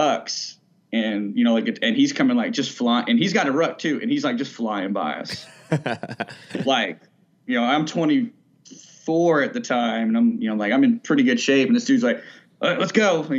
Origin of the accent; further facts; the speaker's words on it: Alabama, United States; So for a part of my life, I grew up on Maxwell Air Force Base out in Alabama.